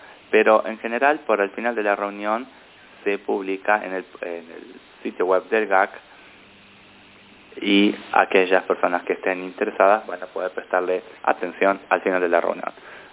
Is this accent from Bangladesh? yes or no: yes; Bangladesh; Soy de Bangladesh.